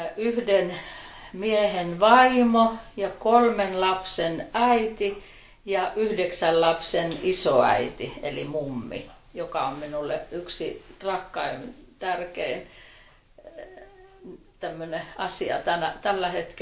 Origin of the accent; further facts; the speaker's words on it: Mikkeli, South Savo, Finland; tiesi, että minä olen Mikkelistä